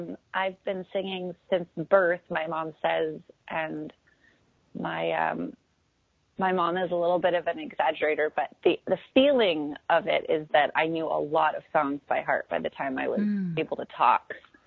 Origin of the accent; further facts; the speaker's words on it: Los Angeles, California, United States; also born or lived in East Coast; I'm from Los Angeles, but I had been living on the East Coast, and I moved back